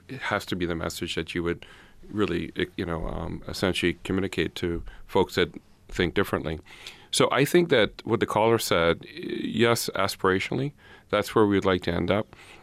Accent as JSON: {"language": "English", "country": "Bahamas", "tie": "born or raised there", "moved": "as an adult", "said": "I grew up in the Caribbean. I spent 18 years in the Bahamas Islands. So I came here at 18"}